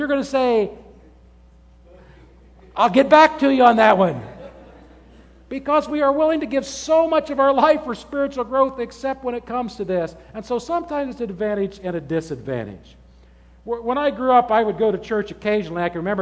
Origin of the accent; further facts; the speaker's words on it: Logansport, Indiana, United States; I grew up in Logansport. At Logansport, you're either Catholic or something else.